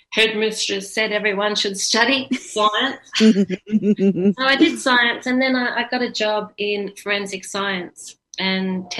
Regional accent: Epping, Victoria, Australia; So I grew up in Epping, so that's where I live now, in the northern outskirts of Melbourne, and it was semi-rural, if you like.

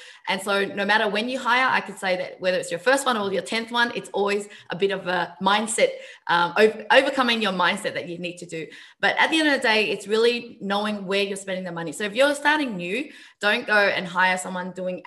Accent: Vietnam; now in Australia; So coming from Vietnam, I grew up in Vietnam, pretty much similar to the Philippines.

